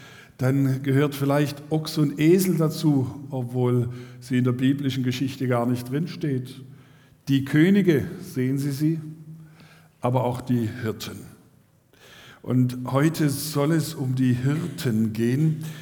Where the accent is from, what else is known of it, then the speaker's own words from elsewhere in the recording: Korntal, Baden-Württemberg, Germany; Korntal ist einfach über die vielen Jahrzehnte meine Heimat geblieben und meine geistliche Heimat geblieben.